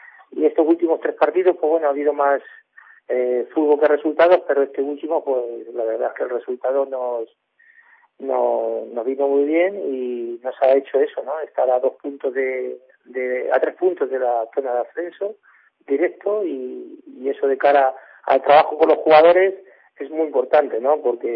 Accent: Humanes, Community of Madrid, Spain; mi infancia ha sido muy bonita, ¿no? Ha sido en Humanes. Yo, de los cuatro hermanos, fui el que nací concretamente en Humanes

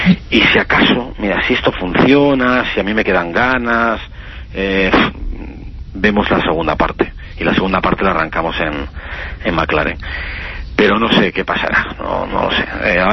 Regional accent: Oviedo, Asturias, Spain; Tenemos orígenes parecidos porque los dos somos de Oviedo

